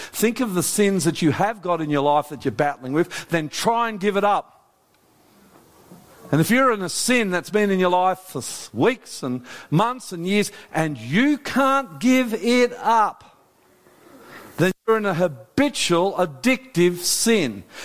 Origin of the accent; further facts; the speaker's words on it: New Zealand; now in Australia; I grew up playing rugby union in New Zealand. Then I came to Australia and switched to rugby league. I'm Australian, by the way, not New Zealander.